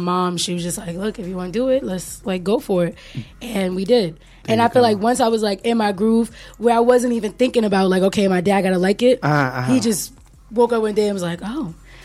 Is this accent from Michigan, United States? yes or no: no; Harlem, New York, United States; I'm from Harlem, New York. I am 20... How old am I? 23 years old.